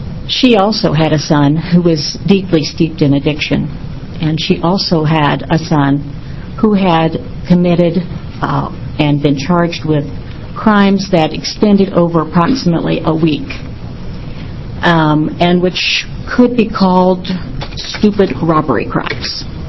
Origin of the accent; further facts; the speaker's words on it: Jacksonville, Oregon, United States; I'm a small-town doctor from what I call the deep south of Oregon. I come from Jacksonville and Josephine County.